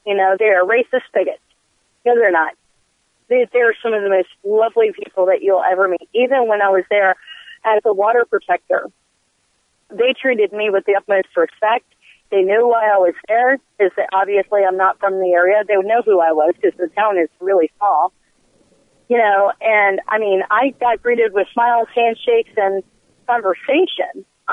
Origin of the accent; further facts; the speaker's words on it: Roanoke, Virginia, United States; I've been out of Roanoke, Virginia. That's my hometown.